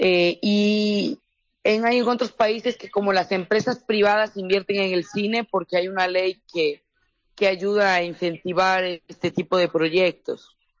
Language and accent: Spanish; Santiago de Compostela, Galicia, Spain; Yo era una chica de Santiago de Compostela y digo, realmente en mi pueblito, digamos que Santiago no deja de ser un pueblo, ¿cierto?